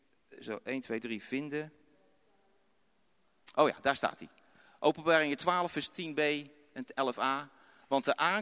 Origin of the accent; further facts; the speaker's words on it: Rotterdam, South Holland, Netherlands; Maar dat wij als Rotterdammers zeggen van ja Heer, kom, bereid de weg.